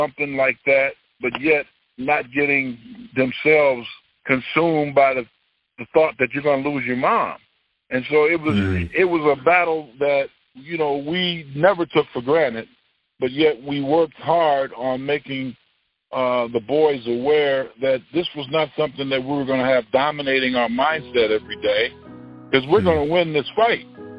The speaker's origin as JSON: {"language": "English", "town": "Chicago", "region": "Illinois", "country": "United States", "tie": "born or raised there", "said": "That was a part of growing up in Chicago, a great city like that."}